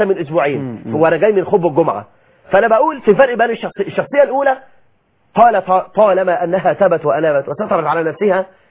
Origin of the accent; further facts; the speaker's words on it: Egypt; احنا عندنا في مصر